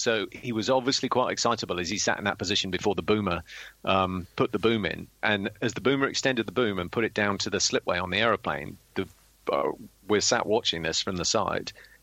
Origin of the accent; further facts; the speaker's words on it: United Kingdom; I'm British.